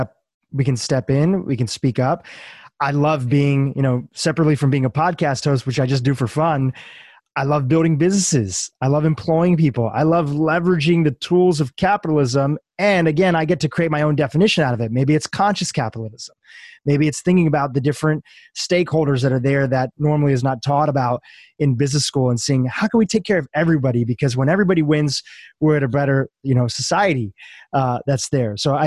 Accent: India; my background is I'm from India.

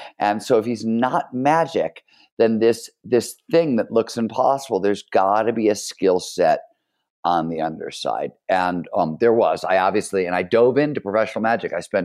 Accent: Cleveland, Ohio, United States; I grew up in Cleveland, Ohio in the 70s in a, you know, blue collar steel milker mill town.

